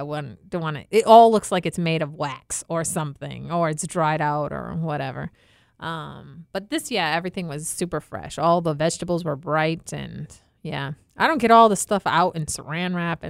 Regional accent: New England, United States; I grew up in New England. I know how it

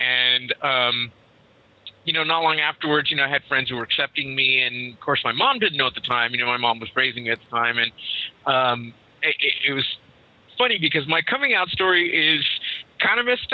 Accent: San Jose, California, United States; Growing up, you know, having a lot of Latino men around me, growing up in San Jose, you have this idea of what you're supposed to be like as a dude, right?

